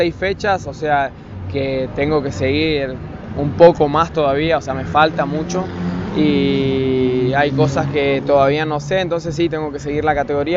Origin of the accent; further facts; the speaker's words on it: Puerto Iguazú, Misiones, Argentina; Nací en Iguazú, fui al colegio en la parroquial, ahora estoy en secundaria, en cuarto año en la Sagrada Familia.